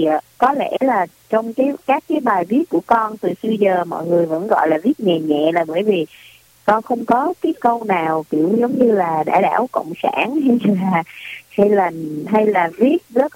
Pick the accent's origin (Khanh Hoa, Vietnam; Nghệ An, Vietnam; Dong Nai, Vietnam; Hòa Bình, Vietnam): Khanh Hoa, Vietnam; Nha Trang; con là một người sinh sau năm 1975, con sinh năm 1979 ở Nha Trang, và sinh ra và lớn lên ở Nha Trang ạ.